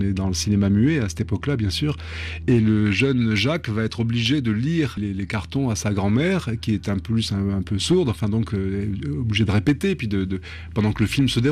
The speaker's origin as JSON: {"language": "French", "town": "Algiers", "region": "Algiers Province", "country": "Algeria", "tie": "born there", "said": "mon père est né à Bellecour, je suis né à Bellecour."}